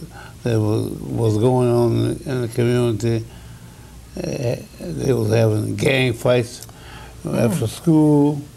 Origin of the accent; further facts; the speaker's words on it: Chicago, Illinois, United States; I was raised up in Chicago, and the schooling system was there. It was kind of rough.